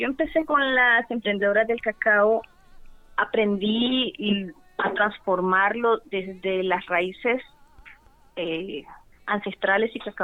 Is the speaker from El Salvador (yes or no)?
no; Nicaragua; moved away; Como nicaragüense, el cacao está presente en mi vida desde que nací.